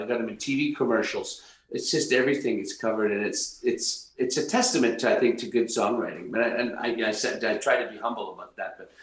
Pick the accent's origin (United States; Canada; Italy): Canada; I think Canada is very proud of the fact that we're Canadian, and we're very proud to be Canadian.